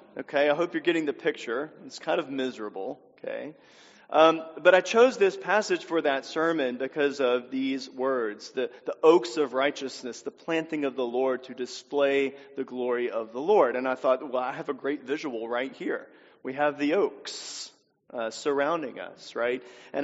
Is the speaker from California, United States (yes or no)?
no; Louisiana, United States; I was the chaplain of a school in my home state of Louisiana for 6 years.